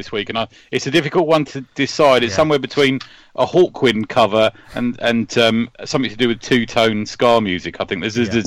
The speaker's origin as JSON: {"language": "English", "region": "London", "country": "United Kingdom", "said": "Being a Londoner, I have a problem with this, Mr. Ali, because that is not Big Ben."}